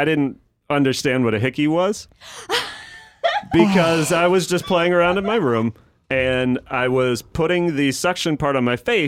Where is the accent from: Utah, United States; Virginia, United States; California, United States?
Virginia, United States; Annandale; also born or lived in Springfield; So when I was in fifth grade, I moved from Springfield to I guess it was Annandale, Virginia.